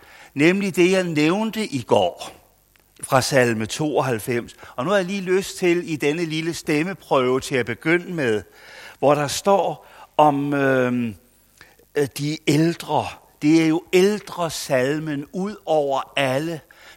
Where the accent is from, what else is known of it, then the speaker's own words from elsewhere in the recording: Copenhagen, Capital Region of Denmark, Denmark; end vi var i København, hvor jeg voksede op.